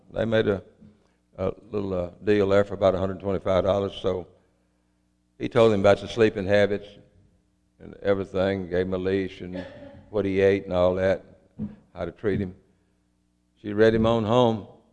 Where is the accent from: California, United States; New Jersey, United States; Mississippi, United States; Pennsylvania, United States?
Mississippi, United States; Aberdeen; now in Oxford, United States; I was raised in Monroe County, Mississippi. I was raised in Aberdeen. I lived in Oxford a lot of my life, and that's where I am today.